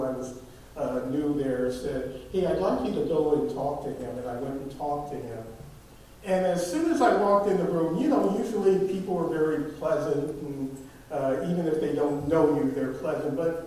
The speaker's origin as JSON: {"language": "English", "town": "Sacramento", "region": "California", "country": "United States", "tie": "born or raised there", "said": "I grew up here in Sacramento. I'm a native here. You don't find many natives in Sacramento, but I am a native of Sacramento."}